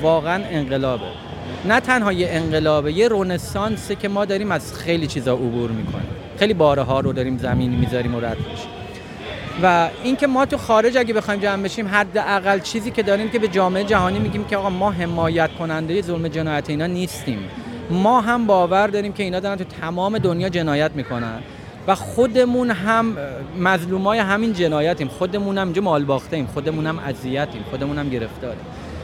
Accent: Iran; گیلکیم، فارسیم، هر چیزی که هستیم همه انسانیم و دور و توی اون مملکت به عنوان یه ایرانی داریم زندگی میکنیم

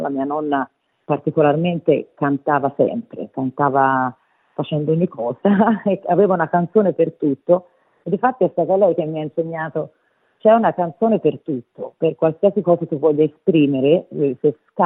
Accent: Florence, Tuscany, Italy; born or raised there; also born or lived in Apulia

